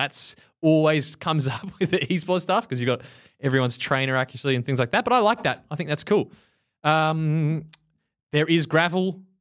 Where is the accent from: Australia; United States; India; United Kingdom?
Australia; As an Australian, this is bizarre.